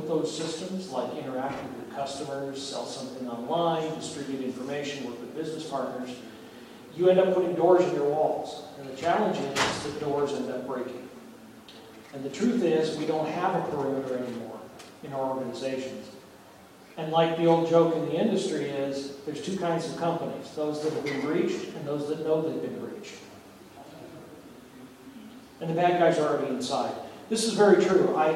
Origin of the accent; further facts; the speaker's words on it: Colorado, United States; I'm from Colorado, and so let's pretend we're going to go make a Western.